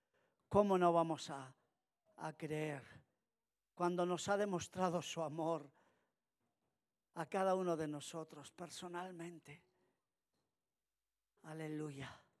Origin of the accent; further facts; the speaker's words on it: Castile, Spain; como yo lo recuerdo en mi tierra castellana, donde había mucho cereal